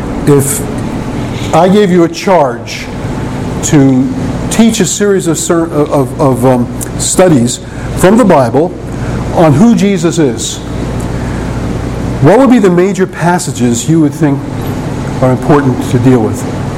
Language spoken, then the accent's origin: English; Brooklyn, New York, United States; I grew up in Brooklyn, New York with a Jehovah's Witness who was kind of like a friend I hung around with from time to time.